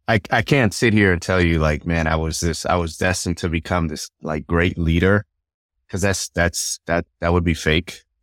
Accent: Puerto Rico; Even though I'm Puerto Rican, I'm part Jamaican.

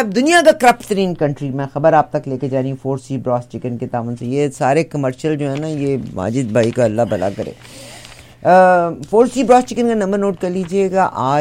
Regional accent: Pakistan; now in Canada; اب یہ انڈیا والے مائنڈ نہ کریں, میں پاکستانی ہوں اور میں کینیڈین ہوں آف کورس

